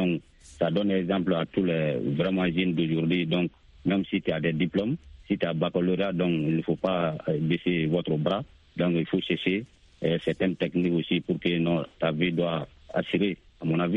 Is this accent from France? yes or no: no; Sonikini, Mali; toujours dans mon village natal à Sonikini.